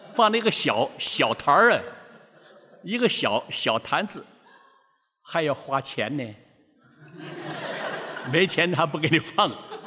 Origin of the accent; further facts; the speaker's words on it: Taiwan; 我们台湾话讲是八毒药